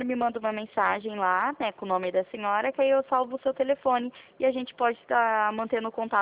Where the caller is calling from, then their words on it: Presidente Prudente, São Paulo, Brazil; interior cidade? De São Paulo, na cidade de Presidente Prudente.